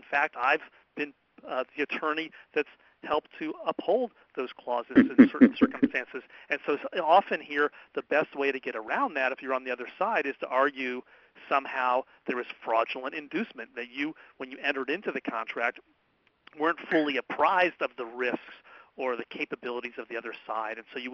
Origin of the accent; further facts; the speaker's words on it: Washington, District of Columbia, United States; I encourage you to enjoy my hometown of Washington, D.C.